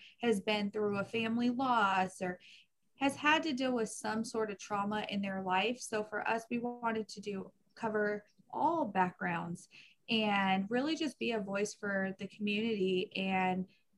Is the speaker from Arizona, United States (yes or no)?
yes; Arizona, United States; But yeah, and I was born and raised in Arizona.